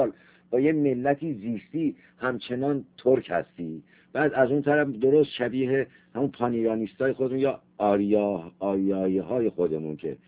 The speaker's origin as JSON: {"language": "Persian", "country": "Iran", "said": "مهم این است که ما ایرانی هستیم، ویژگی های فرهنگیمون هم حفظ کردیم"}